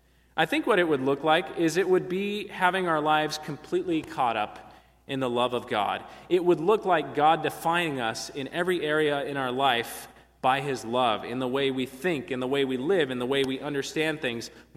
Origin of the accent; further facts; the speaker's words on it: California, United States; when I was growing up in California, we were kind of a middle-class family, but the house we moved into had a pool in the backyard